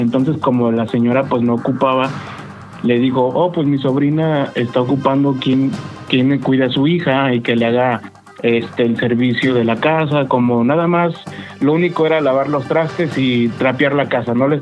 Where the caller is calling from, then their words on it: California, United States; Ya les había marcado anteriormente desde acá, desde California.